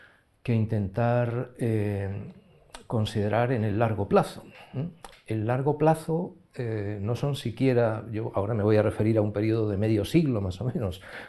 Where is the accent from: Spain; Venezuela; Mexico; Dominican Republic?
Spain; Madrid, Community of Madrid; born there; nací en Madrid en 1962